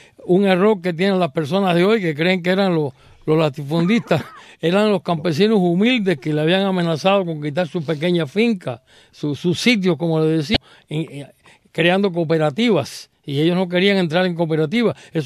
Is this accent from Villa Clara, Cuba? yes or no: yes; Corralillo, Villa Clara, Cuba; De Corralillo, exactamente.